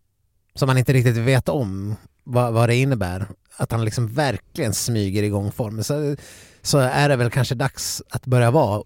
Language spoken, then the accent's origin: Swedish; Saxdalen, Dalarna County, Sweden; när jag växte upp i Saxdalen.